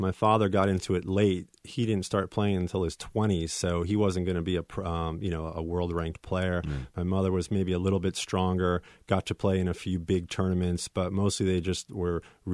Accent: New York, United States; traveled around as a kid, went down to the Orange Bowl in Florida as a New Yorker

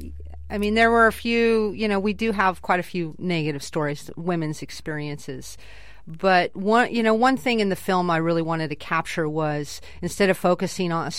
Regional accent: Kauai, Hawaii, United States; growing up on Kauai, you know, that you just live at the beach.

